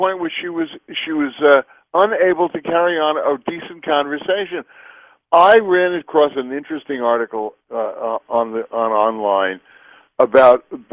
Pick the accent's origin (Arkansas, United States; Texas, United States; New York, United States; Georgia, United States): New York, United States; I grew up in New York, and I lived there for most of my early years until my middle 30s.